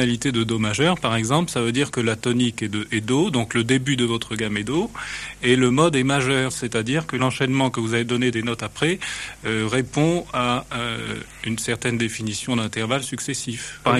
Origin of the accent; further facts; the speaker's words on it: Morocco; J'ai passé toute mon enfance au Maroc, c'est-à-dire que donc je suis français et en même temps j'ai des attaches dans les pays orientaux, si on peut dire.